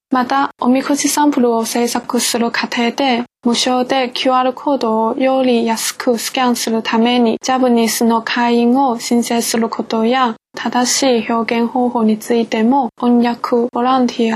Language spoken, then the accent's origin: Japanese; China; Japanese is a second language; 中国出身です。